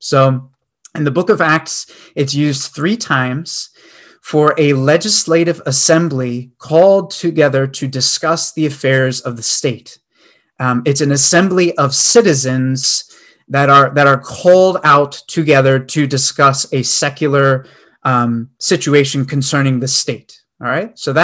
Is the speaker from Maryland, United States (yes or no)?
yes; Maryland, United States; now in Wisconsin, United States; I was thinking back to growing up in Maryland and a local church there, and then being transplanted to Wisconsin in the Midwest